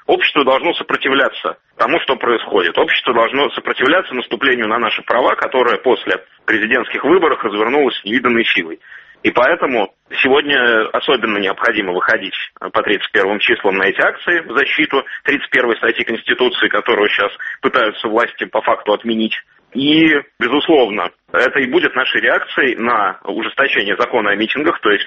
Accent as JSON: {"language": "Russian", "region": "Saint Petersburg", "country": "Russia", "said": "Я думаю, что петербуржцы тоже должны показать, что мы с этим не согласны, и что это наш город"}